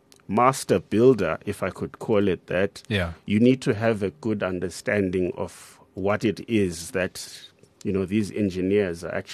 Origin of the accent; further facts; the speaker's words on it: Bulawayo, Zimbabwe; Yeah, so I grew up in Bulawayo in Zimbabwe.